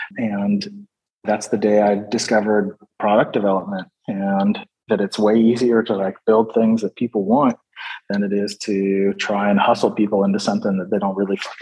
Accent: Washington, United States; moved away as an adult; now in Netherlands; I grew up in the West Coast in the mountains and across the water from Seattle, Washington, Pacific Northwest. I spent some time in LA, and then I moved out to the Netherlands in 2009

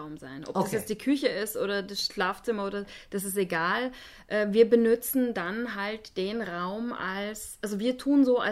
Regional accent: Austria; moved away as an adult; now in Germany; Ich bin Österreicherin, wie man wahrscheinlich auch hört, wenn man mir länger zuhört. Lebe aber jetzt schon seit über 20 Jahren in Deutschland

